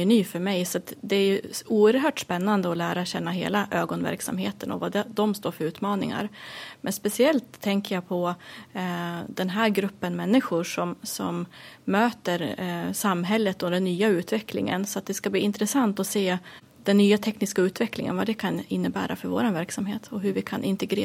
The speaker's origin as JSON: {"language": "Swedish", "town": "Bräcke", "region": "Jämtland County", "country": "Sweden", "tie": "born or raised there", "moved": "as an adult", "lives_now": "Sundsvall, Sweden", "said": "Jag är född i Jämtland i en liten ort som heter Bräcke, så jag flyttade hit efter gymnasiet."}